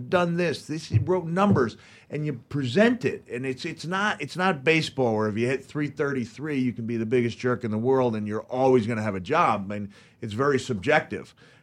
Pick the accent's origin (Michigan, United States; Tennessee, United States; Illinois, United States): Tennessee, United States; Memphis; And growing up in Memphis, like you said, you would look at it, and how did you term it?